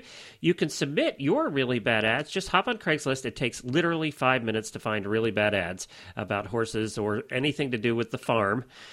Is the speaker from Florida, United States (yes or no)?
yes; Ocala, Florida, United States; from Ocala, Florida